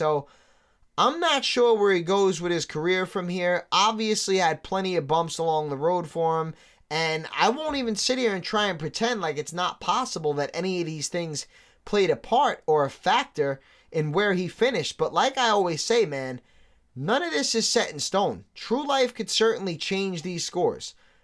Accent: New York City, New York, United States; Being born and raised in New York City for 33 years, that's like the mortal sin.

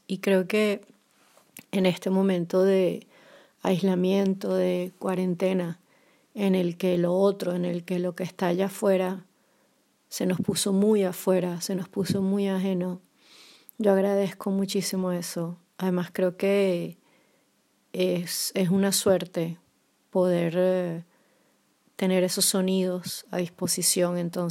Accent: Venezuela; also born or lived in Brazil; en mi caso personal como venezolana y que viví en dos ocasiones situaciones de represión y de muchísima tensión política y social en mi país.

